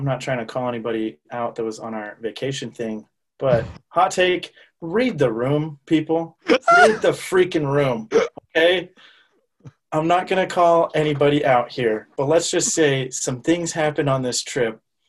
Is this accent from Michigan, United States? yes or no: no; Phoenix, Arizona, United States; born there; So I was born in Arizona, so it's kind of like, oh, I feel obligated to like them.